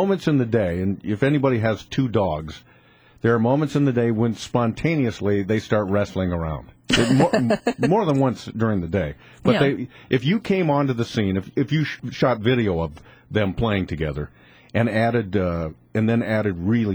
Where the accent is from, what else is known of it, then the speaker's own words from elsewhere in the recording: Bend, Oregon, United States; I am. But from Central Oregon.